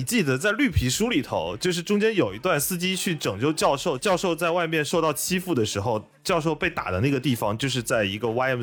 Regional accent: Fuzhou, Fujian, China; 就是我的老家。

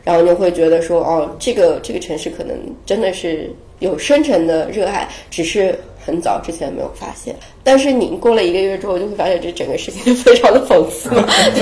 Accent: Shanghai, China; 因为我自己本身是上海人，但我其实没怎么在上海待过，从小在这个地方长大，但我就是感觉成年了之后大部分时间都是漂泊在要不就是其他城市啊其他地方啊什么的，所以我一直就没有非常强烈的对上海的归属感

